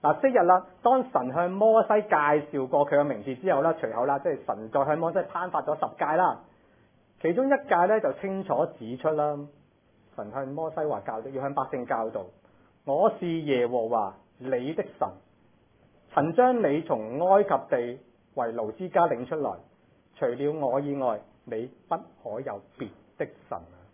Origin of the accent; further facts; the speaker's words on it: Hong Kong; 我哋香港人咧，即係除咗擺啲蘭花、擺成之後